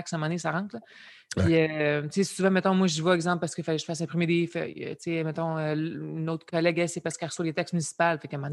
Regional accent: Romandy, Switzerland; Puis les deux, on vient de Romande.

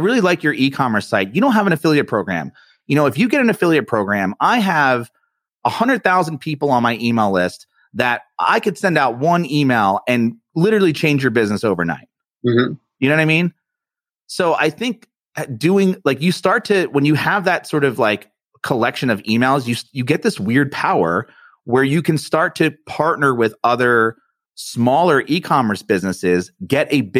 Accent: East Coast, United States; well, I'm from the East Coast and I'm Italian.

